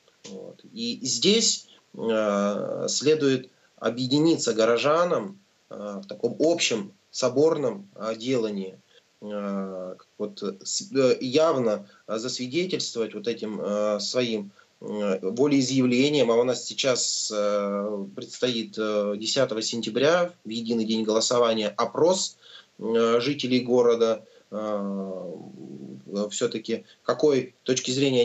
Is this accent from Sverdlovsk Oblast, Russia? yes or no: yes; Yekaterinburg, Sverdlovsk Oblast, Russia; Для меня, если честно, город Екатеринбург является родным и близким. Я уроженец города Екатеринбурга